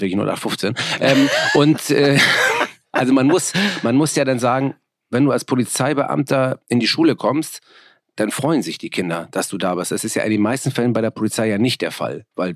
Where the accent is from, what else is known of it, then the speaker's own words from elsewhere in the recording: Hamburg, Germany; Ich bin ja selber in Hamburg-Möhrensberg aufgewachsen. Geboren in Bergedorf. Insofern, ich weiß, was sozial schwacher Stadtteil ist. Mein Vater ist Spätaussiedler. Ich bin ja halb polnischer Herkunft.